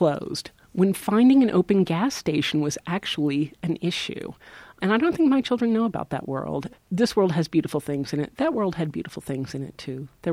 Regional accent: Arkansas, United States; I grew up in the Ozark Mountains of Arkansas, where there is not a whole lot to do. And books were really my lifesaver there.

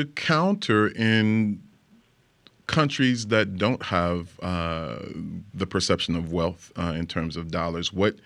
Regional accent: Chicago, Illinois, United States; I come from an interesting part of the country where I think we see a lot of that. I'm from Chicago, Illinois

